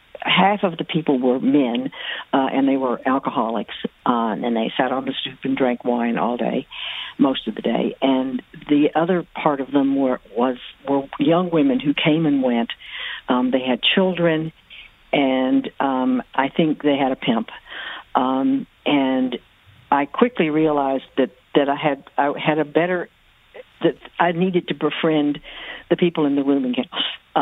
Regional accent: Kentucky, United States; moved away as an adult; also born or lived in Connecticut / New York; I'm 71 years old, and I have lived, I grew up in Kentucky on a farm in western Kentucky, and moved to Connecticut and then New York after college

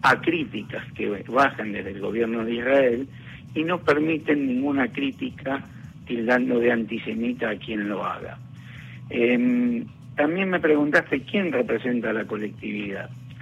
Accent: Argentina; Nosotros somos argentinos y judíos.

